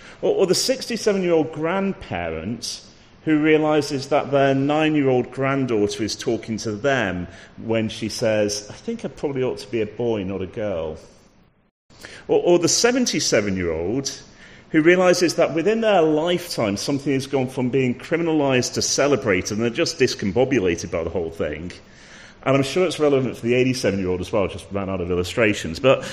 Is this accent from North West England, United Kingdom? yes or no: yes; Manchester, North West England, United Kingdom; born there; So I was born in Manchester. Again, had the privilege of having Christian parents. I grew up in a Christian family.